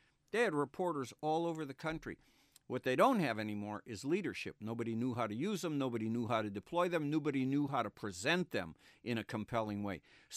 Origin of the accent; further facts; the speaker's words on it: Wisconsin, United States; We're both from Wisconsin.